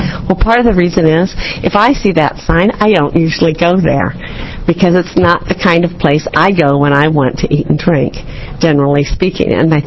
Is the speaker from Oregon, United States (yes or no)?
yes; Portland, Oregon, United States; I'm from Portland, Oregon.